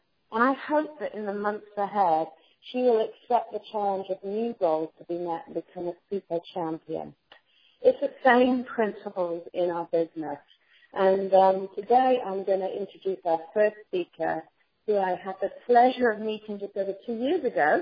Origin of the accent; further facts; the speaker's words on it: United Kingdom; Of course, we have to watch that being British